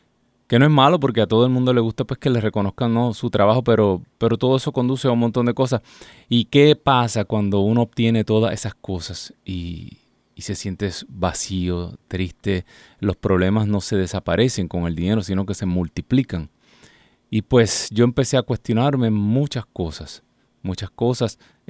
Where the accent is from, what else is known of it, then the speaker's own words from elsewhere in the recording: Puerto Rico; Nosotros pues sacamos un disco independiente en Puerto Rico, soy puertorriqueño. Nunca había vivido en los Estados Unidos más que un corto tiempo cuando tenía 16 años.